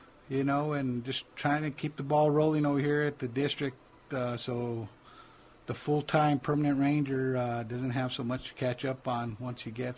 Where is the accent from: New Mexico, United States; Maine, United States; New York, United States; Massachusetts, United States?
New Mexico, United States; Belen; I'm originally from Belen, New Mexico, which is just south of Albuquerque, about 35 miles or so.